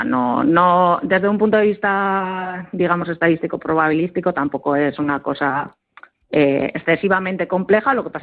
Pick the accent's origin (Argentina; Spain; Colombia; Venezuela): Spain; Bilbao, Basque Country; que nos emocionemos como buenos bilbaínos